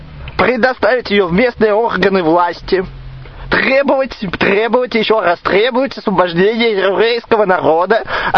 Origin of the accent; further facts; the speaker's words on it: Russia; born there; Я родился в России.